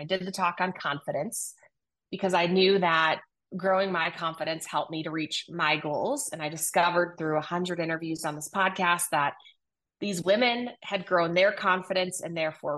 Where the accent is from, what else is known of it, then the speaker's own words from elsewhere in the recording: Illinois, United States; the very small town I grew up in Illinois.